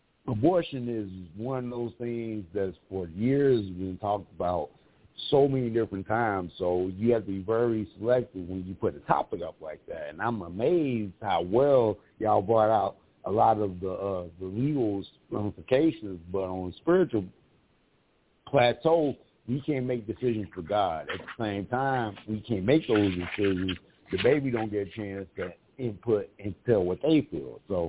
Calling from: Mesa, Arizona, United States; I'm calling from Sunny Mesa, Arizona.

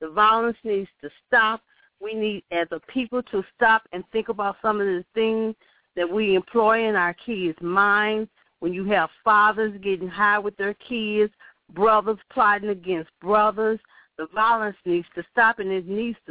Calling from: St. Louis, Missouri, United States; I'm calling from St. Louis, Missouri.

